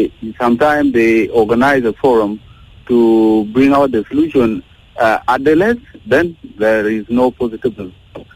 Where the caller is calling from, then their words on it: Northern Bahr el Ghazal, South Sudan; I'm calling from Northern Barakazar.